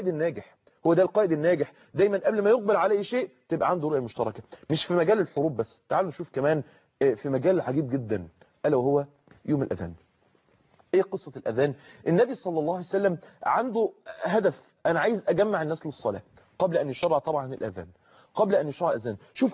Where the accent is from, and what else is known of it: Egypt